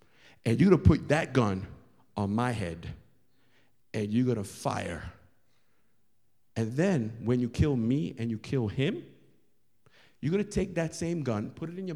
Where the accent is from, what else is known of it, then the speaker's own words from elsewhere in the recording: Bronx, New York, United States; See, when I was growing up in the Bronx, people like you, all mouth, blah, blah, blah, blah, blah.